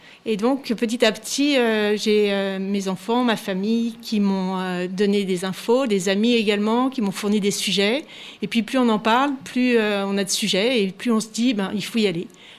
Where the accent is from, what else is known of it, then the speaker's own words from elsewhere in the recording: Auvergne-Rhône-Alpes, France; also born or lived in United States; je suis née dans le Beaujolais, j'ai grandi dans le Beaujolais, mais j'ai eu la chance aussi de partir aux États-Unis